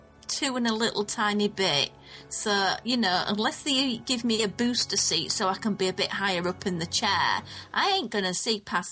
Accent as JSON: {"language": "English", "country": "United Kingdom", "said": "I'm just a British girl."}